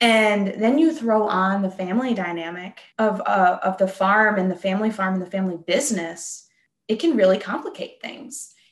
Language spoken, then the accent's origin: English; Minnesota, United States; I grew up here in Goodhue County. I grew up on a dairy farm and went to the University of Minnesota for my undergrad